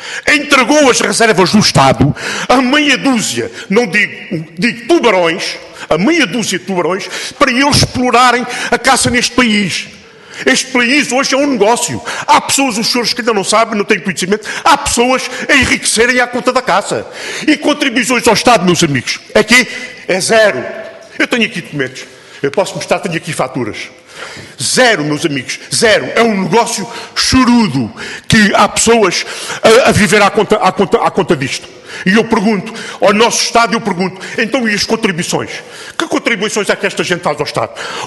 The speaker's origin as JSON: {"language": "Portuguese", "town": "Barreiro", "region": "Setúbal", "country": "Portugal", "said": "Eu sou do Barreiro. Vem para a minha terra, formou ali família, trabalha ali na minha terra."}